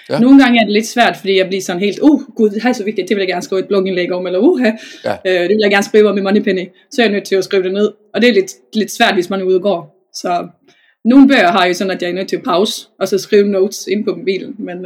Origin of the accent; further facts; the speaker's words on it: Gothenburg, Västra Götaland, Sweden; Danish is a second language; now in Denmark; Jeg er meget svensk. Jeg er født og opvokset i Göteborg i Sverige.